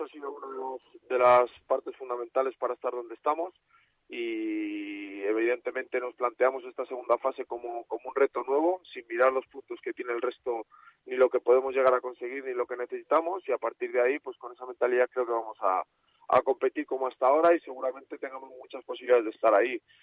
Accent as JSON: {"language": "Spanish", "town": "Valladolid", "region": "Castile and León", "country": "Spain", "said": "Yo como vallisoletano siempre he querido lo mejor para las categorías inferiores"}